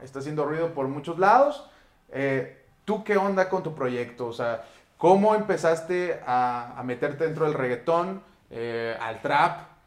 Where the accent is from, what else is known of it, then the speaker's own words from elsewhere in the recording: Saltillo, Coahuila, Mexico; Yo que vengo de Saltillo, por allá todavía está muy, muy, muy pegado eso de la onda under.